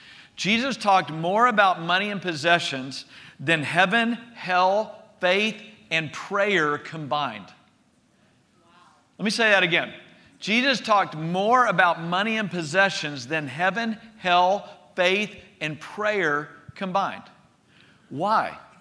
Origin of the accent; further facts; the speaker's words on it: Texas, United States; growing up in Southeast Texas, there were a few wealthy people